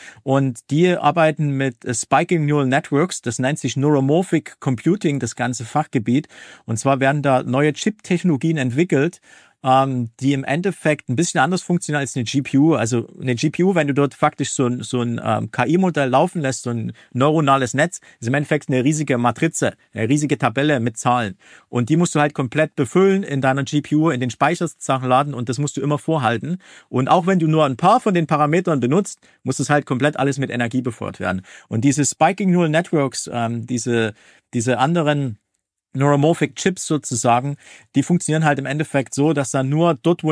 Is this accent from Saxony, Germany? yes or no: yes; Dresden, Saxony, Germany; ich bin ja aus Dresden, hört man vielleicht auch manchmal am Dialekt hier